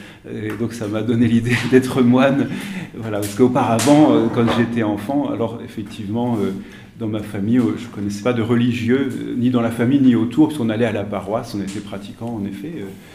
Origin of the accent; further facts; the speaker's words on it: Nancy, Grand Est, France; moi je suis de Nancy. Là-bas, il n'y a pas de monastère dans l'Est.